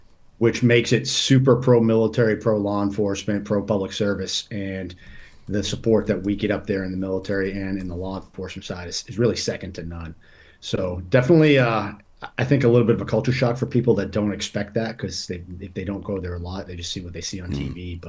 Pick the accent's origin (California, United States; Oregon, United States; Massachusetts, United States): Massachusetts, United States; I grew up in Massachusetts